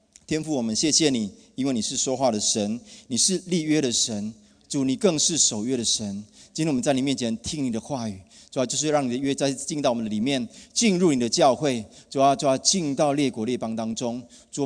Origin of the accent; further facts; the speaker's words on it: Taiwan; 我跟雪慧，我们从台湾来，那雪慧从小是在印尼长大的华人。那我们本来只是想要路过雪梨哈，第一次来雪梨，来东岸